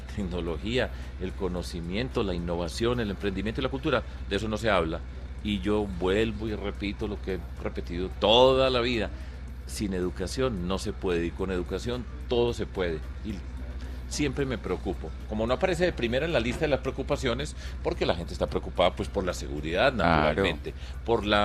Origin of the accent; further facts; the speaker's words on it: Antioquia, Colombia; otra que yo siempre añoro, mi tierra, es al lado del río Cauca, en el suroeste antioqueño.